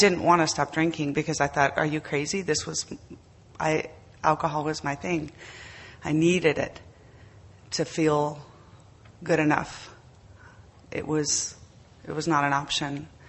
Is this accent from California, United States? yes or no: yes; California, United States; now in Monterrey, Mexico; And I'm from California, but I live in Monterrey, Mexico.